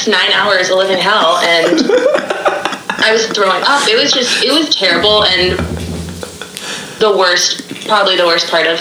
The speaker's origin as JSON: {"language": "English", "region": "Iowa", "country": "United States", "said": "when I tell them I'm from Iowa, I get this sad look and like they apologize."}